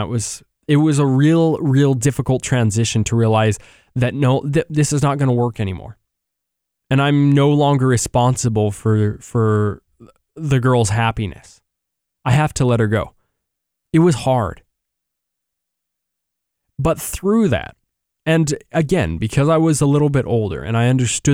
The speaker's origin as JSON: {"language": "English", "country": "United States", "said": "She was Mexican. She lived in Mexico City. I was from the United States, and we really had a great relationship at the beginning."}